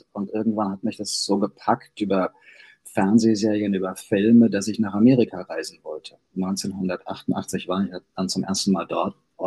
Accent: Hanau, Hesse, Germany; born there; geboren in Hanau am Main, also nicht weit weg von Frankfurt.

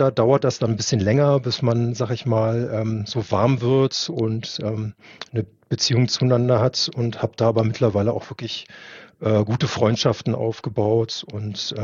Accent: Friedenau, Berlin, Germany; also born or lived in Charlottenburg; Ja, also ich bin in Charlottenburg geboren und bin im schönen Friedenau aufgewachsen. Also war 2 Jahre, als wir nach Friedenau gezogen sind.

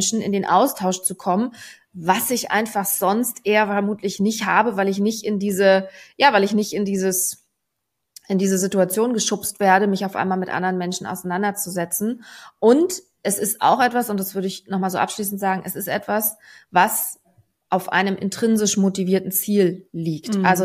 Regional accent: Berlin, Germany; now in Hamburg, Germany

